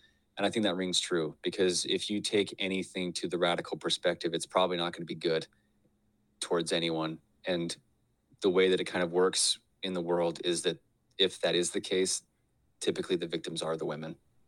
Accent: Pinesdale, Montana, United States; the very vast majority of the men that I interacted with when I was growing up in Pinesdale were men who couldn't get enough of their wives

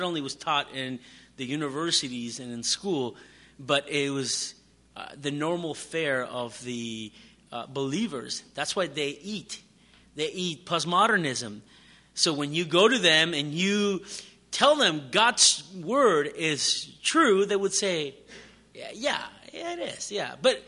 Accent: United States; we are the American family, you know, who moved to a country that is doing terribly

